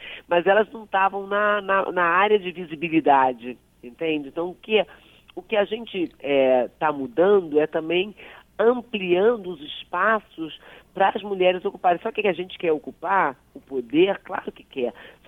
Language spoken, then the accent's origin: Portuguese; Brazil; mas eu tenho muito mais recursos para enfrentá-lo do que aqui no Brasil, mesmo sendo eu brasileira, entende?